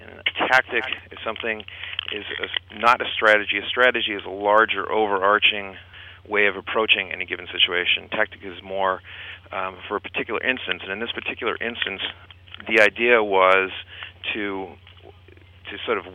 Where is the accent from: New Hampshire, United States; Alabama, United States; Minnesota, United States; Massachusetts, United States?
Massachusetts, United States; Boston; and I know from growing up in Boston myself, anarchist ideas always being under the thumb of lame leftist organizations